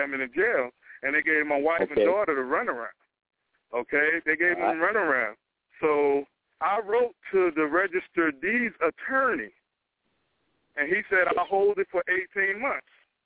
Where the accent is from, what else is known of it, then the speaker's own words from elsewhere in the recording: New Jersey, United States; I'm from New Jersey originally.